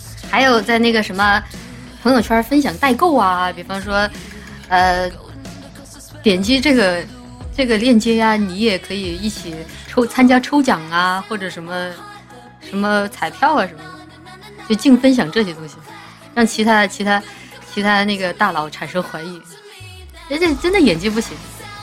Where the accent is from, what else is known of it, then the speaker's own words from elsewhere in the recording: Hunan, China; 我也是湖南人呐，我妈妈是湖南的，我爸爸是重庆的，我是混血，强强联手，特别能吃辣